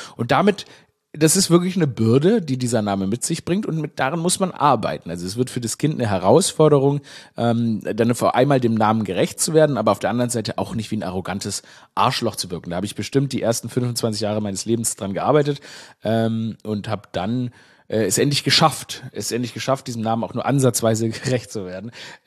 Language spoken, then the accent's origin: German; Stuttgart, Baden-Württemberg, Germany; ich komme ja, ich meine, aus Stuttgart, die Schwaben, die sagen Aurel.